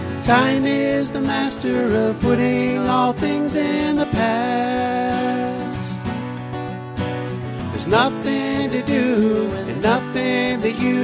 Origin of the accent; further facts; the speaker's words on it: Cleveland, Ohio, United States; also born or lived in North Carolina / Pittsburgh, United States; I was born in Cleveland, Ohio. They used to call it the Mistake on the Lake.